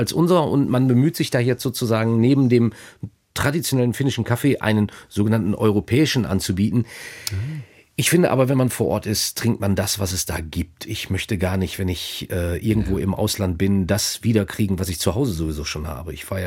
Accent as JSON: {"language": "German", "region": "North Rhine-Westphalia", "country": "Germany", "said": "über die ich als Ostwestfale dann natürlich auch wieder ein bisschen lächeln muss"}